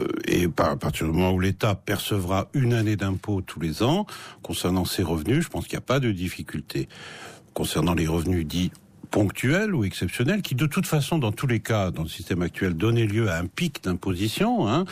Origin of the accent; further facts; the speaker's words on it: Grand Est, France; Moi, je suis lorrain et je préfère le salé.